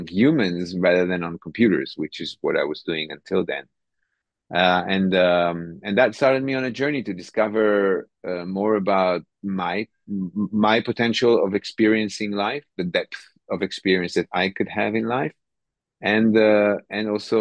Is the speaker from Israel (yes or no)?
yes; Tel Aviv, Tel Aviv District, Israel; now in Kiryat Tivon, Israel; I live in Tivon, Kiryat Tivon, but originally I'm from Tel Aviv. I grew up in north of Tel Aviv